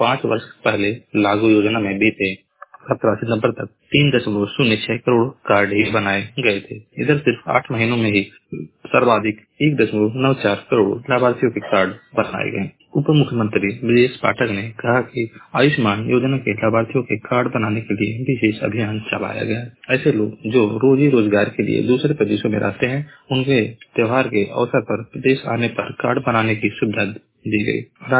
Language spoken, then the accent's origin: Hindi; Maharajganj, Uttar Pradesh, India; मैं जिला महाराजगंज का निवासी हूँ।